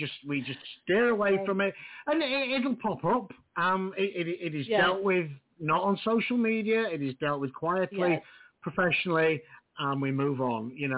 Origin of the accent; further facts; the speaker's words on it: United Kingdom; Obviously, being a Brit, I could understand him.